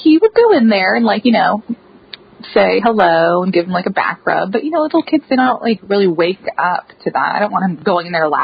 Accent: Pennsylvania, United States; I grew up outside of Philadelphia.

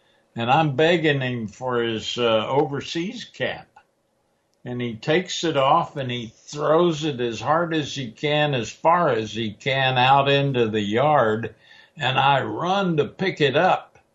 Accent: Refugio, Texas, United States; I helped found a opposition weekly newspaper in my hometown of Refugio, Texas

